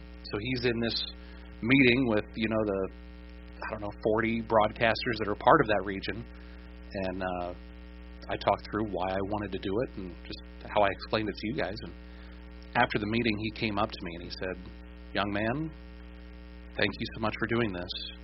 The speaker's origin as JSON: {"language": "English", "town": "Logansport", "region": "Indiana", "country": "United States", "tie": "born or raised there", "said": "which I grew up in Logansport."}